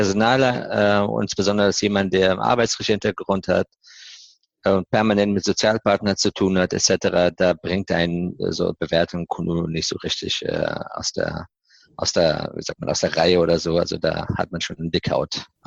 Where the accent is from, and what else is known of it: Afghanistan; German is a second language; now in Germany